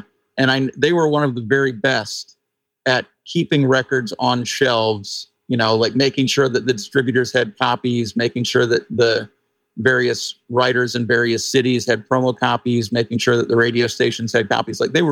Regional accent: Missoula, Montana, United States; Well, I grew up in Missoula, Montana.

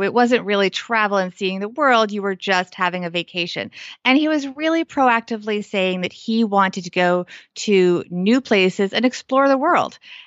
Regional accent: New York, United States; I'm from New York. We can talk about LaGuardia.

